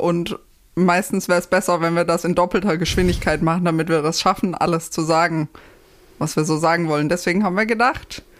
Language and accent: German; Tübingen, Baden-Württemberg, Germany; now in Leipzig, Germany; Da, wo ich herkomme, in Tübingen, kann man eigentlich sehr schön Fahrrad fahren.